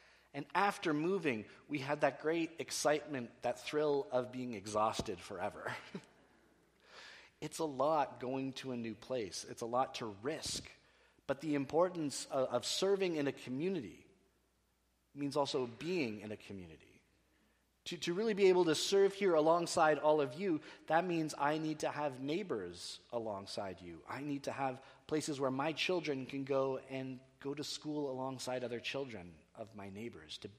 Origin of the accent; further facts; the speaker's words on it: Canada; I'm hoping that they will treat me kindly as a Canadian returning home, maybe even throw me a parade.